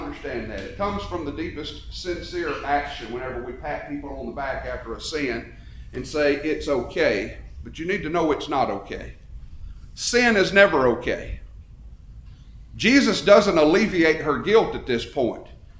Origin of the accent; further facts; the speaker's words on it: Alabama, United States; I'm from Alabama, and I realize our cultures are probably a little different